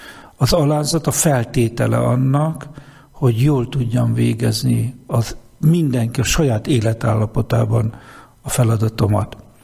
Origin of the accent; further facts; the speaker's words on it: Geszteréd, Szabolcs-Szatmár-Bereg, Hungary; a család, az otthon nekem, a szülőfalum, Geszteréd, az én családom, a szüleim